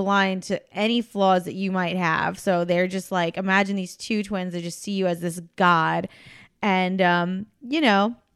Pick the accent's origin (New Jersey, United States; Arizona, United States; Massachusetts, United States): New Jersey, United States; And we're from Jersey.